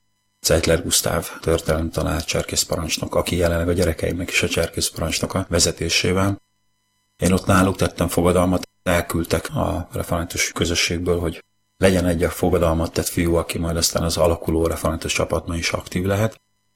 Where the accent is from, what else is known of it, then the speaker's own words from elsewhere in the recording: Zirc, Veszprém County, Hungary; born there; now in Nagyvázsony, Hungary; 1971-ben születtem Zirce a Bakonyban. Nagymázsonyban élek, ez egy település Balaton felvidéken